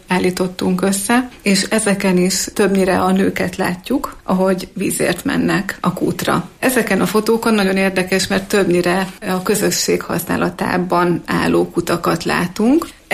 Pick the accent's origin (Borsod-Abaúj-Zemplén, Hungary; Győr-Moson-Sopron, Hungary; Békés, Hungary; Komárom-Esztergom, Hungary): Borsod-Abaúj-Zemplén, Hungary; Szendrő; ahonnan én származom, Szendrőből még a kútról vitték a vizet